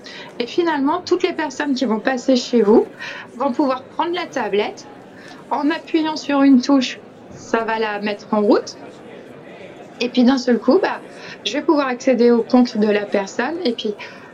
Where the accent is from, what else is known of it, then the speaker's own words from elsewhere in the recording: France; Enfin, chez nous, en France.